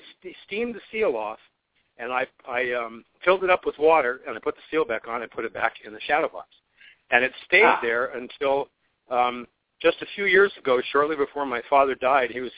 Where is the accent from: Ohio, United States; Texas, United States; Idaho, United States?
Ohio, United States; Canton; I'm from Canton, Akron area in Ohio.